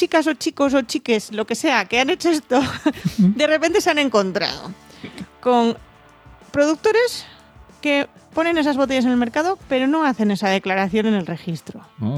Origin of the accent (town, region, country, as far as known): Asturias, Spain